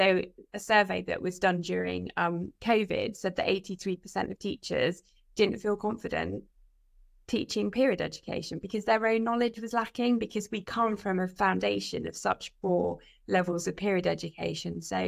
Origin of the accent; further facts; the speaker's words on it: England, United Kingdom; If I come back over the border, back to my hometown, the English schools have got no access to that kind of budget.